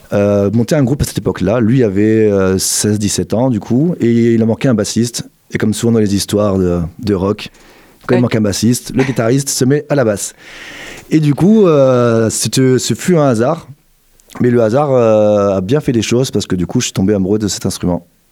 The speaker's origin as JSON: {"language": "French", "region": "Corsica", "country": "France", "tie": "born or raised there", "also_born_or_lived": "Pau", "moved": "as an adult", "lives_now": "Montpellier, France", "said": "j'arrivais de Corse. Alors, je suis né à Pau, parce que mon père était militaire de carrière. Du coup, il a beaucoup bougé avec ma maman. Et j'ai grandi en Corse, du coup, de mes 7 ans à mes 19 ans. Et du coup, je suis à Montpellier, en gros, on dirait depuis 20 ans."}